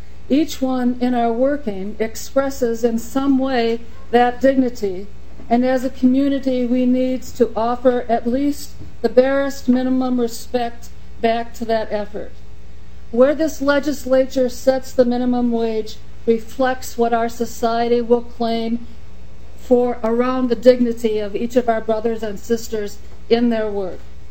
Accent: Minnesota, United States; I grew up in Carver County, Minnesota, and I'm the Executive Director of the Minnesota Council of Churches.

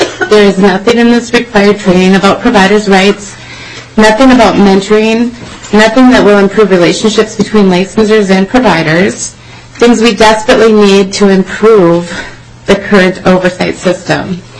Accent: Mankato, Minnesota, United States; I'm testifying here. I'm from Mankato, Minnesota, licensed family child care provider.

